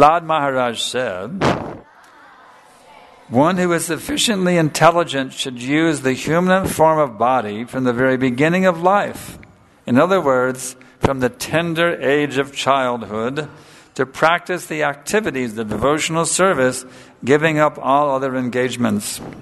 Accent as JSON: {"language": "English", "country": "United States", "tie": "born or raised there", "said": "I remember growing up in America. Our guru was the television set."}